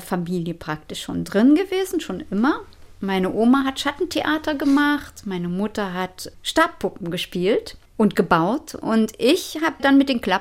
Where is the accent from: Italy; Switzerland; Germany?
Germany; Berlin; born there; Meine Eltern sind dann in Istanbul zur Welt gekommen, sephardische Juden, Istanbuler Juden. Und die wiederum sind hierher nach Berlin gekommen. Und ich bin dann in Berlin zur Welt gekommen.